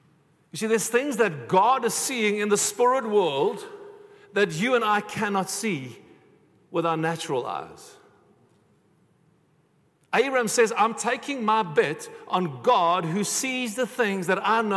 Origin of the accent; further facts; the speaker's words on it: South Africa; We don't like that as South African believers.